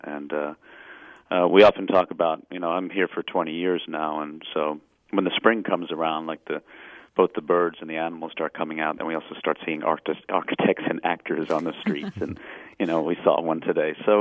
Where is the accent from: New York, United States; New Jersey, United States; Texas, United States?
New York, United States; New York City; I'm originally from New York City, and but I'm kind of an odd duck